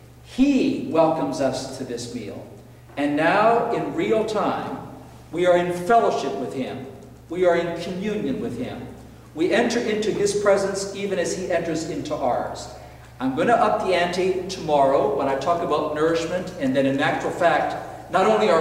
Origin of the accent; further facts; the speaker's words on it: Western Canada, Canada; I came from Western Canada where we do this.